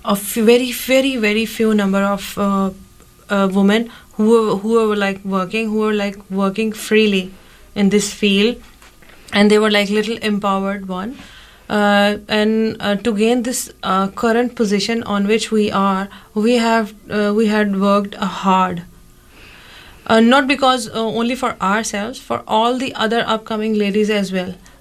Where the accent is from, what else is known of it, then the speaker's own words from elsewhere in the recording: Punjab, Pakistan; I'm from Punjab, the biggest state of Pakistan, and I'm currently living in Lahore, that is the capital of Punjab.